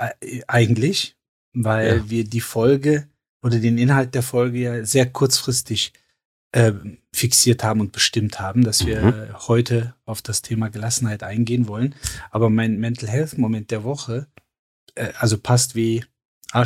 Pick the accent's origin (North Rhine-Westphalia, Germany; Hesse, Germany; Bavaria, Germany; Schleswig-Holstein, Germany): North Rhine-Westphalia, Germany; Cologne; ich komme aus Köln.